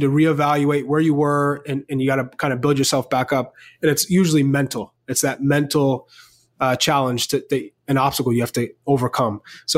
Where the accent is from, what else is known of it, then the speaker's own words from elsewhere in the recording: New Hampshire, United States; I grew up in New Hampshire, so trust me, they know all about the fireworks game.